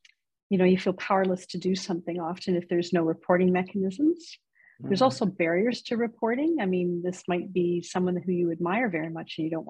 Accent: Canada; So a Canadian NHL, so very dear to me as a Canadian.

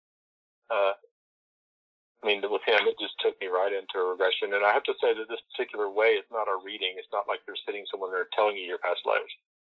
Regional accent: the South, United States; at least growing up in the South.

